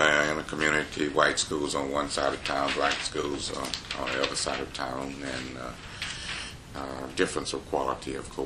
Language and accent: English; Cary, Mississippi, United States; I'm from Mississippi. I grew up in a small town called Cary, Mississippi, which is in Sharkey County.